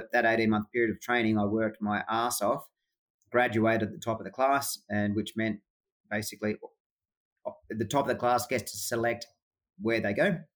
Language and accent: English; Australia; I, as an Australian, was allowed to participate in that conflict.